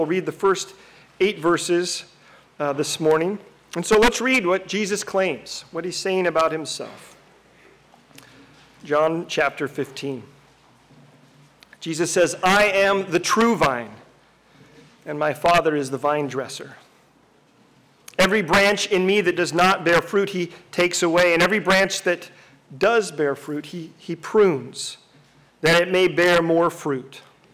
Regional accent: Livermore, California, United States; These rows and rows of gnarly, verdant vines have been cultivated in my hometown since Robert Livermore moved there and planted the first vine in 1840.

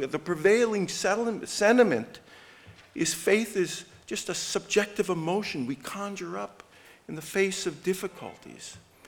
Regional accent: Midwest, United States; I'm a Midwesterner at heart, but I'm amazed.

